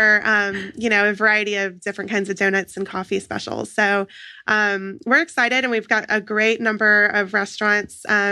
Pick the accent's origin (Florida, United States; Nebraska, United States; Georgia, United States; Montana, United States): Georgia, United States; Peachtree City; That's where I grew up in Peachtree City, Georgia.